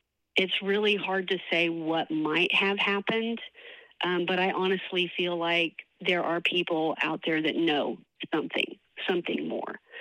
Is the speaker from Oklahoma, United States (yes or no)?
yes; Oklahoma City, Oklahoma, United States; This is where I live. This is where, I grew up. My mother, my siblings, we grew up here in Oklahoma City.